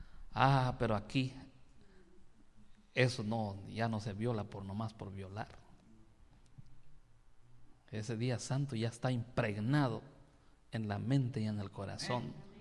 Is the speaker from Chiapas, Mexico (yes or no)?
yes; Chiapas, Mexico; now in Mexico City, Mexico; Pero viene el chiapaneco, viene a México.